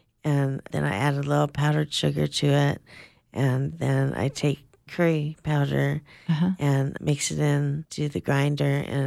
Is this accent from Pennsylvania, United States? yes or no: no; Blue Lake, California, United States; I'm from Blue Lake originally.